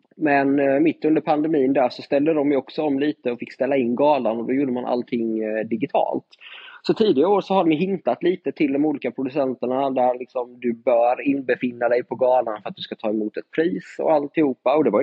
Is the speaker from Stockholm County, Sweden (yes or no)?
no; Ljungby, Kronoberg County, Sweden; Far och son från lilla Ljungby i Småland.